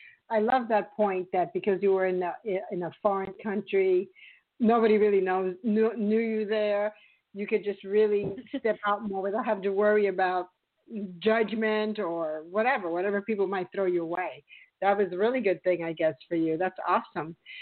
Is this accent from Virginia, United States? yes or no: no; New York City, New York, United States; even though I grew up in New York City